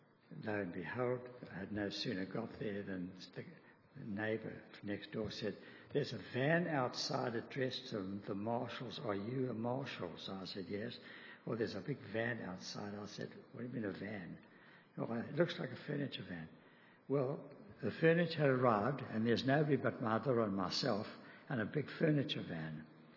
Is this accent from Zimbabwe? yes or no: yes; Zimbabwe; also born or lived in South Africa; now in Australia; We're from Zimbabwe, Rhodesia, South Africa, before we came to Australia. And we had those blessings while we were there. I was brought up in a Christian home.